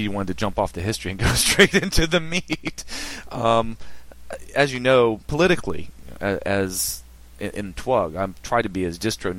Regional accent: Richmond, Virginia, United States; I'm from Richmond. I'm not from Hampton Roads originally.

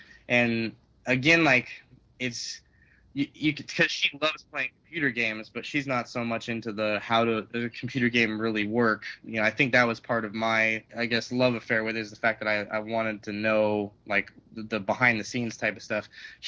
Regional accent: California, United States; born there; Well, I was born in California.

